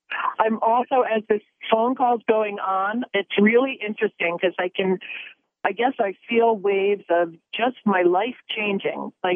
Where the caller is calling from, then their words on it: New Jersey, United States; I'm calling in from New Jersey.